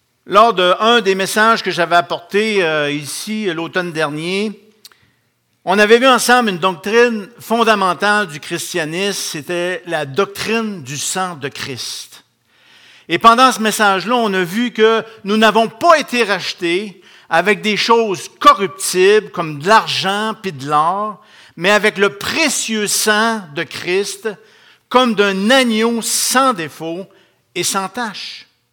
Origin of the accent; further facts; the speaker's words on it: Rimouski, Quebec, Canada; Moi, je viens de Rimouski, je suis un des anciens là-bas.